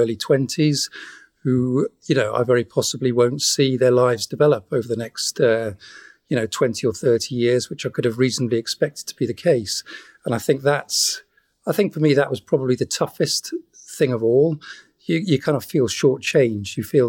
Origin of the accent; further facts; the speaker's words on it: United Kingdom; You know, I'm British. I live in Wales. I love living here.